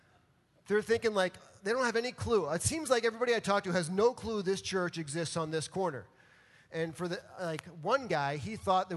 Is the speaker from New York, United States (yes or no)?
yes; New York, United States; I'm a New Yorker